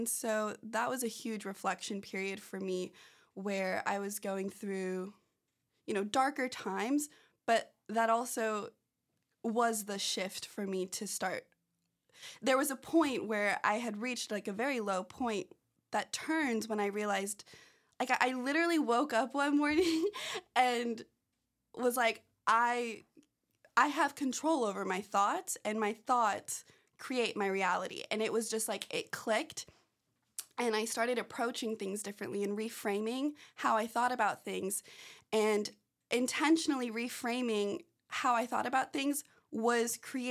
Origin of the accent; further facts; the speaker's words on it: San Diego, California, United States; I grew up in San Diego, so I remember being a sophomore wanting to take the AP Psych class